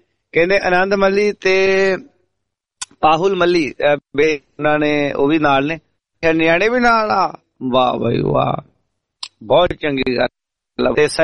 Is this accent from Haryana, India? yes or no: no; Punjab, India; ਓਦਾਂ ਮੈਂ ਮਾਝੇ ਵਾਲਾ ਜੀ, ਹਾਂ ਕੰਮ ਦੁਆਬੇ ਚ ਤੇ ਰਹਿਣ ਵਾਲੇ ਮਾਝੇ ਦੇ